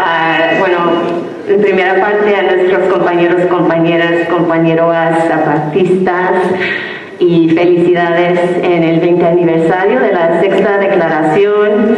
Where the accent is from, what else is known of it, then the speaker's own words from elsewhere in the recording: Oxnard, California, United States; regresé a mi pueblo, que es en territorio Chumash, territorio Tonga, que se llama Oxnard y Los Ángeles, California.